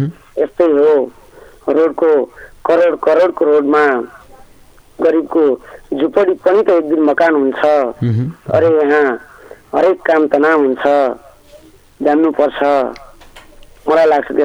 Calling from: Gurbhakot, Karnali Province, Nepal; म यता गुरुबाको … सुर्खेतदेखि

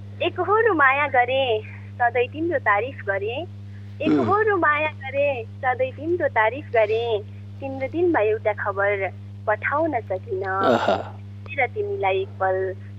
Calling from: Chaukuni, Karnali Province, Nepal; चौकुनी पाँच मायातालदेखि

